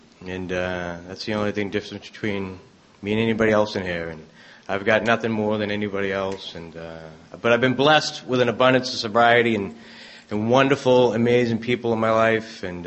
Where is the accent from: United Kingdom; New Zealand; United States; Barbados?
United States; Boston, Massachusetts; as you can tell from my accent, I obviously grew up in the Deep South and of Boston, and I did grow up in South Boston. Very interesting place to grow up in.